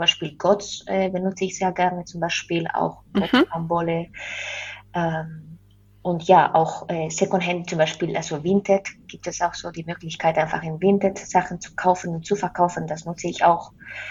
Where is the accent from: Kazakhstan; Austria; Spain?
Spain; German is a second language; Und genau, und dann in Spanien, ich komme ja aus Spanien.